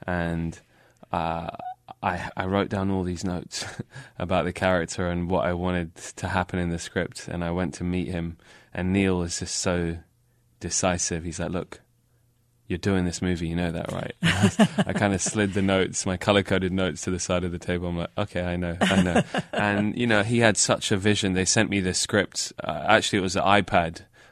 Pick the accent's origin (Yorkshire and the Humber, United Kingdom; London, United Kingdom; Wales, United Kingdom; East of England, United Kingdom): London, United Kingdom; when I grew up in London, I tried to suppress a part of my heritage to fit